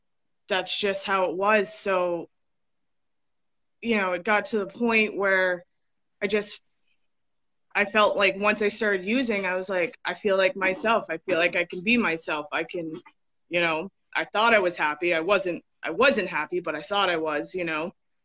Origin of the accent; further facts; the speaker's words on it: New Hampshire, United States; also born or lived in Mississippi; Well, I've been born and raised in New Hampshire. I did live down in Mississippi for a little bit. I have a big family. I have 16 siblings